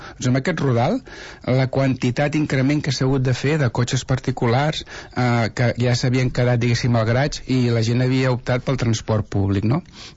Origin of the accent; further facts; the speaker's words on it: Gelida, Catalonia, Spain; En el cas de Gelida, ja sabeu que jo soc de Gelida